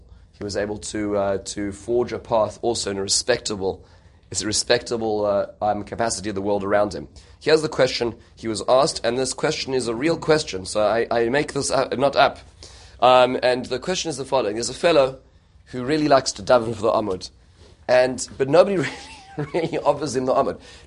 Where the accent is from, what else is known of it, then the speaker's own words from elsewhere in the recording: South Africa; moved away; across America and many places in the world where I grew up in South Africa